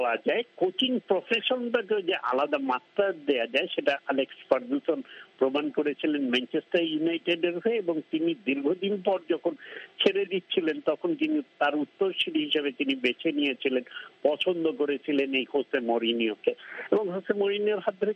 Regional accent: Bangladesh; বললাম তোমার সাথে একটা ছবি কি উঠাতে পারো, আমরা বাংলাদেশি জার্নালিস্ট

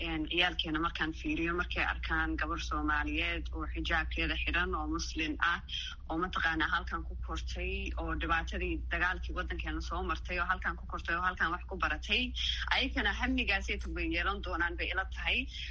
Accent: United States; Annaka Maraykan baan deganahay, Maraykan baan joognay 23 sano, halkan baan wax ku bartay, halkan baan ku koray

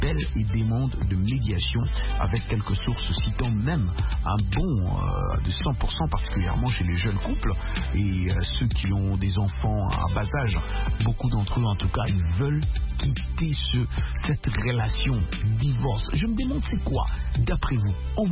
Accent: United States; L'effet est bien réel, même ici, chez nous aux États-Unis et partout.

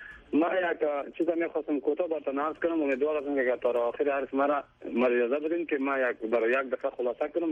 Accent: Afghanistan; با برادر همین ما افغان هستیم

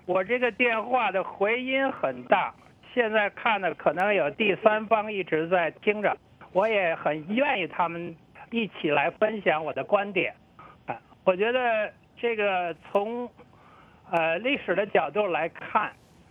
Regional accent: China; 虽然我们中国人没有从这场悲剧中受益

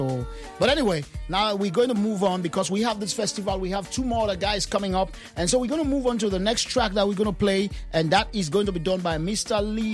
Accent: Sierra Leone; I come from Sierra Leone in West Africa. Oh. You know, we speak Creole

